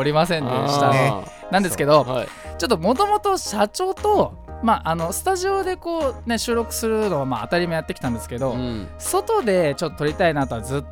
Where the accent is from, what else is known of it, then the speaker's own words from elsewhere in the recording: Fujisawa, Kanagawa, Japan; 藤沢出身の俳優タレントとして活動する私